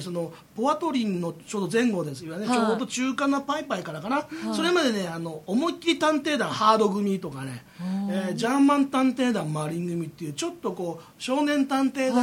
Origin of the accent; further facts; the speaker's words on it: Yokohama, Kanagawa, Japan; あ、でも僕横浜ですけど、あの遠足は湘南平です。